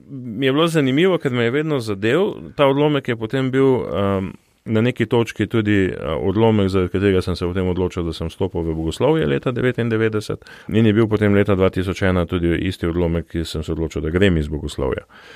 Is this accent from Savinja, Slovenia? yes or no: yes; Celje, Savinja, Slovenia; celjan, ja, rojen v celju, živel v celju, še zdaj živim v isti hiši, kjer sem pač živel kot otrok.